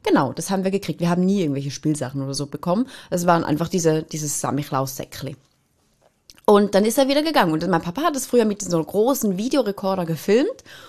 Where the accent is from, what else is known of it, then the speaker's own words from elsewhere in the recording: Eastern Switzerland, Switzerland; Und das geht bei uns in der Ostschweiz, das geht einfach nicht, nein.